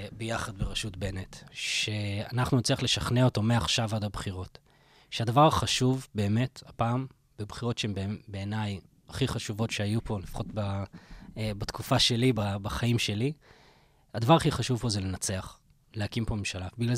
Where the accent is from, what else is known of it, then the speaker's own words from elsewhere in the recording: England, United Kingdom; הספר יצא קודם באנגלית, באנגליה, שם גדלתי, והייתי שם